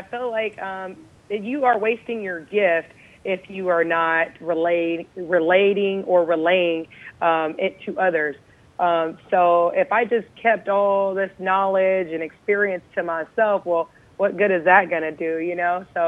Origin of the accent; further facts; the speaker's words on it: United States; I was born and raised in America, and there's so much opportunity here